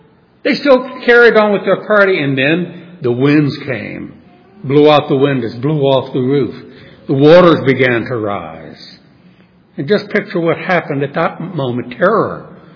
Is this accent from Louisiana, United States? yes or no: yes; New Orleans, Louisiana, United States; Now, in New Orleans, I know just what that meant because I grew up in New Orleans.